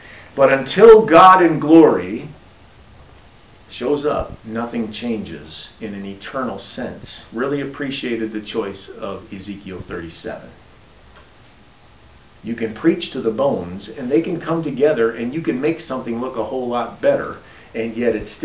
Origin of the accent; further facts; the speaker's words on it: Kenosha, Wisconsin, United States; Growing up in Kenosha, Wisconsin, one of the big things that I would do with my younger sister is I would catch a city bus and go downtown.